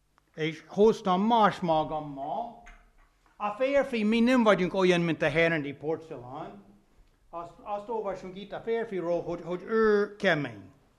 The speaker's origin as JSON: {"language": "Hungarian", "region": "South Carolina", "country": "United States", "second_language": "Hungarian", "said": "Én Dale Carlinából származom."}